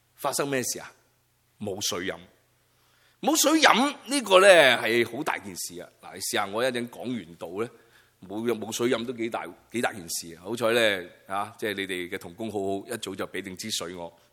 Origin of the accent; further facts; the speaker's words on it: China; 我不知道是不是我们中国人那句说话无三不成几